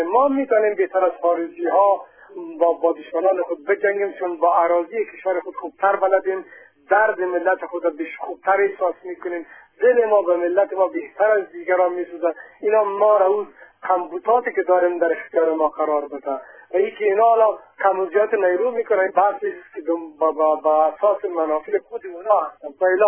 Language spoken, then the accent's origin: Persian; Afghanistan; به عنوان یک افغانی که مسائل را تا حدود را باش دسترسی دارم